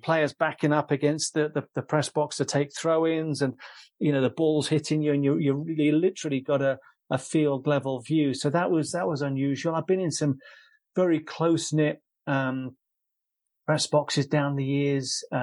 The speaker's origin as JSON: {"language": "English", "region": "England", "country": "United Kingdom", "accent": "English", "said": "I'm this English dialect in a Slovak stadium."}